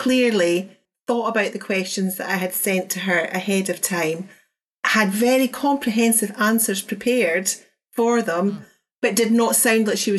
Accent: Scotland, United Kingdom; And I know the answer to that because I'm Scottish.

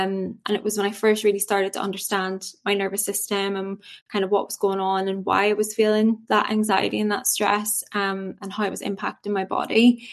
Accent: Derry, Northern Ireland, United Kingdom; Yes, I'm from Derry, which everyone seems to know of now

